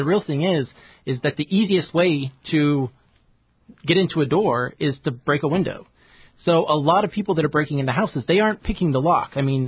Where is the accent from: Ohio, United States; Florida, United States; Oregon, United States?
Oregon, United States; But I grew up in Oregon, and in Oregon we had – I'd go to the store and I'd buy like low-end quick sets.